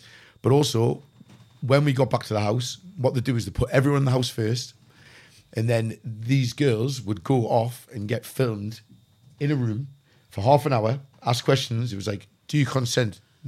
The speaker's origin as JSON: {"language": "English", "town": "Sunderland", "region": "North East England", "country": "United Kingdom", "said": "We're from Sunderland."}